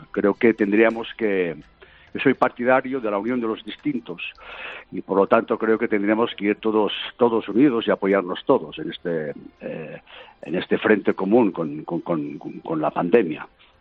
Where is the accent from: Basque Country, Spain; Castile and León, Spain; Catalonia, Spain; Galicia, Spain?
Catalonia, Spain; Torelló; Torelló, y a los de Torelló nos llaman pescayunas.